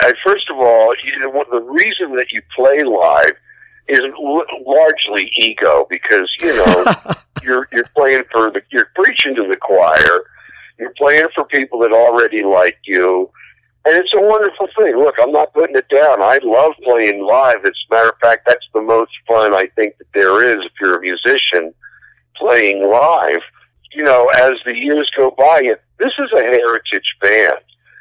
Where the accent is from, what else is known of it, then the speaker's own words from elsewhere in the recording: Baltimore, Maryland, United States; My whole family lived within four blocks of each other when we were growing up in Baltimore.